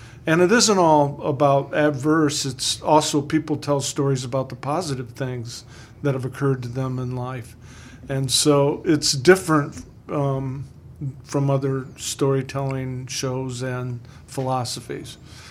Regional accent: Niles, Michigan, United States; And after the war, my father settled in Niles, Michigan, and he became a machinist. And I was born and raised in Niles.

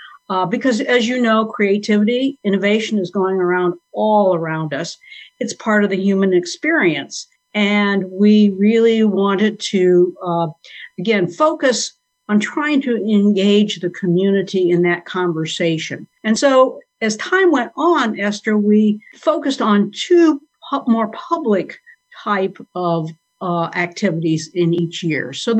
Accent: La Porte, Indiana, United States; I come from LaPorte, and I have lived in Northwest Indiana my entire life, with the exception of 4 years when I went to Indiana University down in Bloomington.

